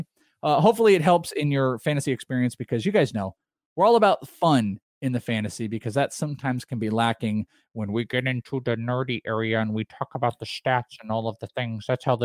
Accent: Wales, United Kingdom; I am Welsh.

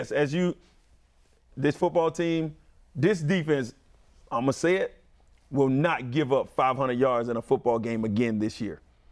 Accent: Florida, United States; I grew up in Florida. It's hot. It is hot.

